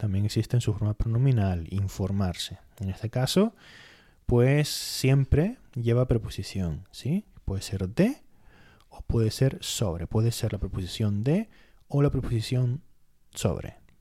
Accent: Spain; yo que soy español

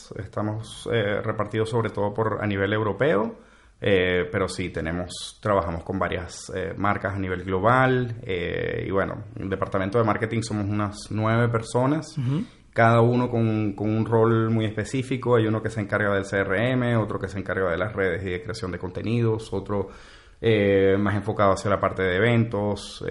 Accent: Venezuela; Y bueno, ya lo habrás notado por mi acento, yo soy venezolano.

